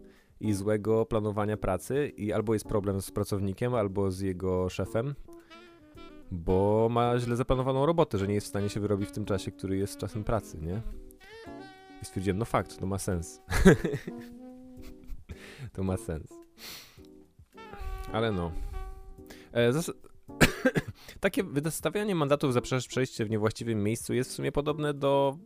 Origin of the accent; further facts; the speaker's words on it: Szczecin, West Pomeranian Voivodeship, Poland; ja jestem ze Szczecina